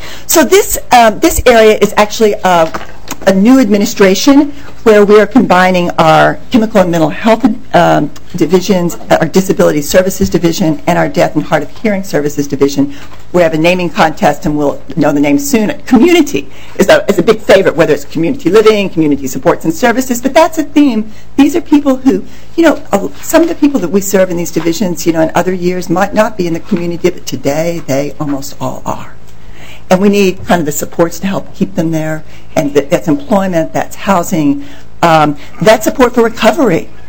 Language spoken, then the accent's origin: English; the South, United States; I'm from the South. Usually people think I speak too slowly.